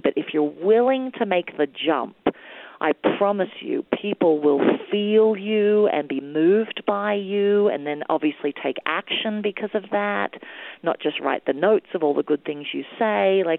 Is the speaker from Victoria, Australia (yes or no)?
yes; Melbourne, Victoria, Australia; one in Australia, my hometown of Melbourne.